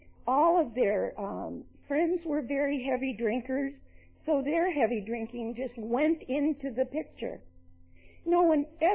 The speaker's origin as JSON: {"language": "English", "region": "New York", "country": "United States", "said": "I came from New York, and in New York, the areas are so large, I never even met a delegate."}